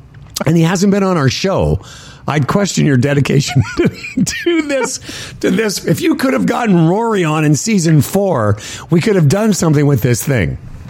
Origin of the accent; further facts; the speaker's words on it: Canada; It bugs me as a Canadian.